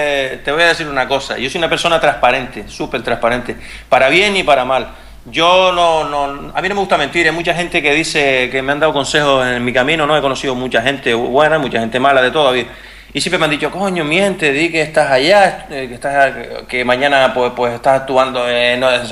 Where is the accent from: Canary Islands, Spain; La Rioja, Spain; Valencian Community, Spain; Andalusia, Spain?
Canary Islands, Spain; tengo algo de raíces cubanas, ¿no? De hecho, hay mucha gente que me ha escuchado y no saben si soy canario o soy latino, y bueno, soy una mezcla.